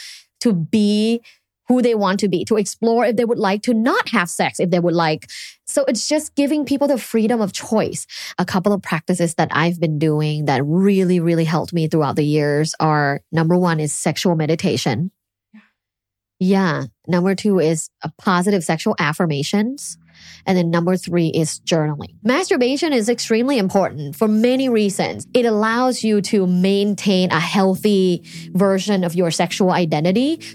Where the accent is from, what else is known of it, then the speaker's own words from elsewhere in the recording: Thailand; English is a second language; So I grew up in Thailand and I went to an all-girls Catholic school.